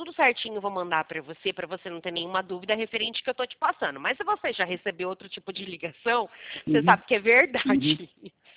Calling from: Americana, São Paulo, Brazil; Isso, exatamente. Eu falo da cidade de Americana.

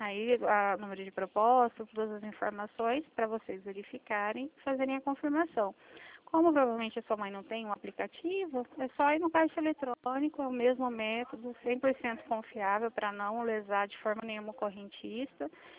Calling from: Presidente Prudente, São Paulo, Brazil; Falo de Presidente Prudente, São Paulo.

